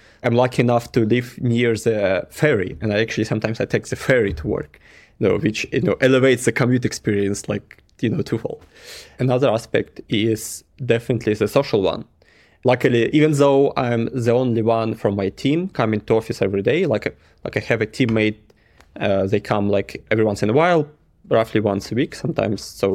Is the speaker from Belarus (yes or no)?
yes; Belarus; first language Russian; English is a second language; moved away; because before in Belarus, like my first language is Russian. So I had to change the language, had to change the work environment, had to change the country.